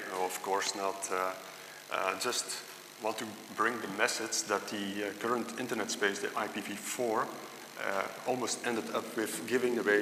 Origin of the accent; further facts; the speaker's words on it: Antwerp, Flanders, Belgium; I'm in Belgium from Antwerp, independent IT consultant.